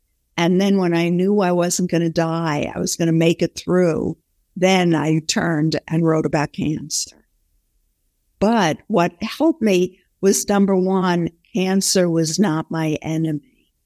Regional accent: Brooklyn, New York, United States; I don't think he knew I had a sister, that I came from Brooklyn, what my father did for a living.

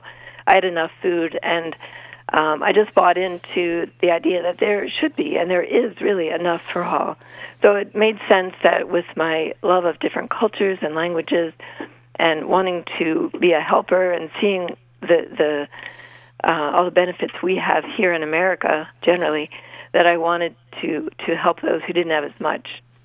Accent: Lancaster, Pennsylvania, United States; And I grew up in Lancaster and always considered it to, it was where I grew up, so I knew it.

